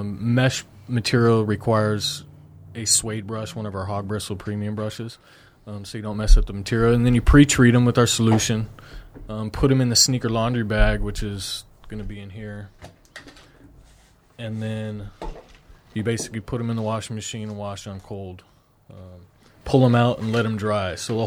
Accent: Tucson, Arizona, United States; now in Phoenix, United States; I'm from Tucson, Arizona.

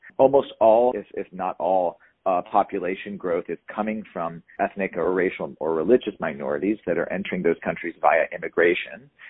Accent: Los Angeles, California, United States; Yeah, I actually don't live in California anymore. I grew up in California. I'm a Los Angeles by Angeleno by native, by nativity.

